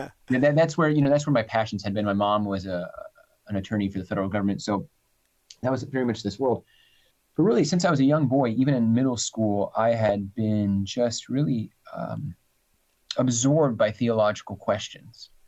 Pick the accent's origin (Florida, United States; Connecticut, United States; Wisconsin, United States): Florida, United States; Jacksonville; Growing up in North Florida, I grew up in Jacksonville.